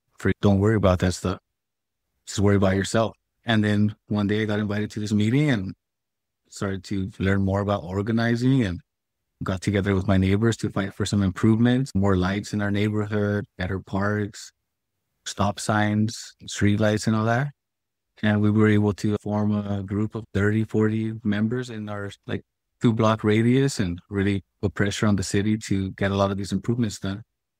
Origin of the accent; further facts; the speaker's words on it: Chula Vista, California, United States; I was born here in Chula Vista. I was born and raised here, like the South Bay, South San Diego.